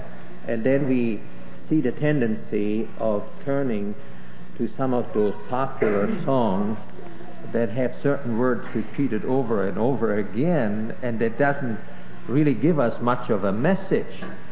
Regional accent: Germany; English is a second language; now in United States; when we came from Germany, we knew quite a few hymns in German, but they never impressed us as much as some of those hymns that we learned here in America

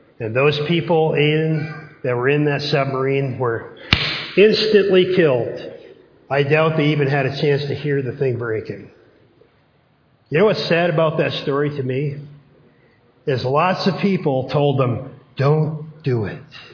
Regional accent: Canada; even though I'm a Canadian, I have no idea how old Canada is today.

